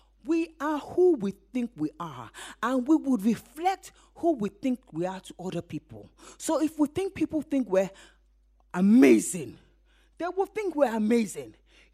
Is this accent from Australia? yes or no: no; United Kingdom; Like, I'm British, right? And I come from Britain. I'm a British woman from Britain.